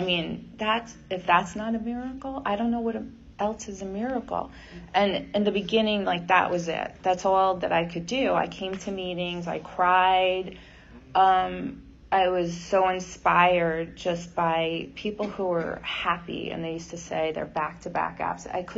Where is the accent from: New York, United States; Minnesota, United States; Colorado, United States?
New York, United States; Valley Cottage; compulsive overeater. I'm from Valley Cottage, New York.